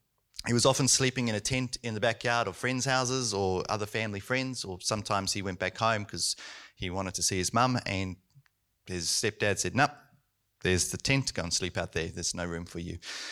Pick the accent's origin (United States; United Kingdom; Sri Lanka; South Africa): South Africa; I was actually growing up in South Africa.